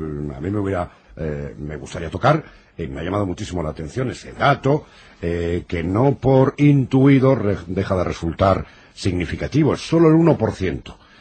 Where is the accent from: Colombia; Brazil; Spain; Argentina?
Spain; Castile and León; como en mi tierra también se suceden los incendios en verano, en Sanabria